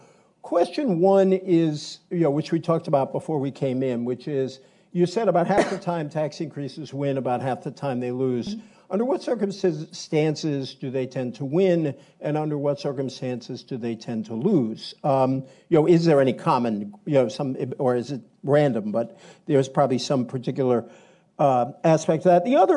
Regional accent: Fall River, Massachusetts, United States; My hometown.

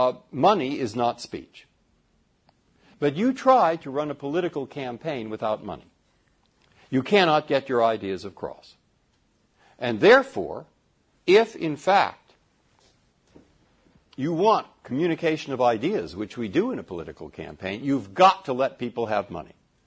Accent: San Francisco, California, United States; also born or lived in Cambridge, United States; because I'd spent a lot of time growing up in San Francisco or sometime, and then I'd lived in Cambridge, Massachusetts.

